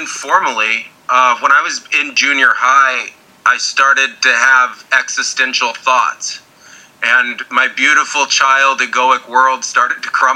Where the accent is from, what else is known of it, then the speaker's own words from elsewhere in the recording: California, United States; Yeah, well … I'm originally from California. Studied at the University of Colorado at Boulder, studied anthropology